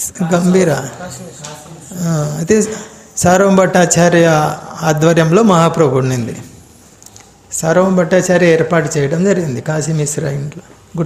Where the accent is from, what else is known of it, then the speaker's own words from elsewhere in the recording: Andhra Pradesh, India; మీది ఏ రాష్ట్రం? మాది ఆంధ్రప్రదేశ్.